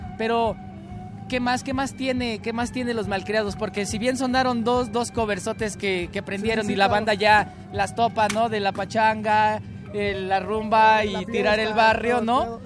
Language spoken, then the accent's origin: Spanish; Ajusco, Mexico City, Mexico; nosotros somos del pueblo del Ajusco